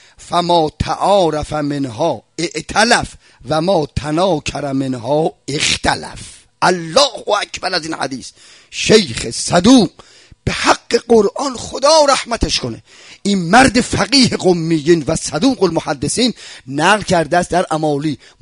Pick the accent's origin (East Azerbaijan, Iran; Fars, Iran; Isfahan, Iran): Isfahan, Iran; now in Qom, Iran; منم از اصفهان اومدم قم